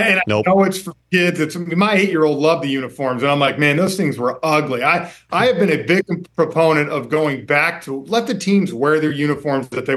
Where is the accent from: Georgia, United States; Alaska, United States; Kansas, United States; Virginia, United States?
Georgia, United States; Atlanta; I grew up in Atlanta